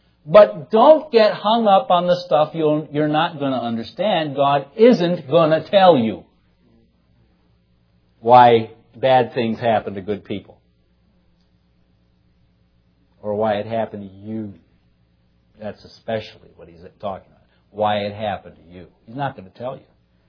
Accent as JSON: {"language": "English", "region": "Illinois", "country": "United States", "said": "I'm from Illinois, but I prefer Florida to Illinois."}